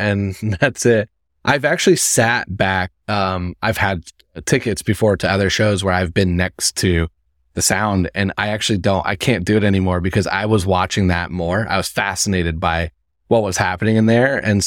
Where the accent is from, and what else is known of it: Indiana, United States; born or raised there